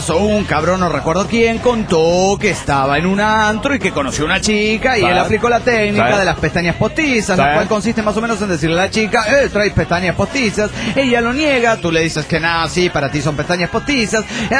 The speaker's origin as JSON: {"language": "Spanish", "town": "San Martín Texmelucan", "region": "Puebla", "country": "Mexico", "said": "de Texmelucan, Puebla, México."}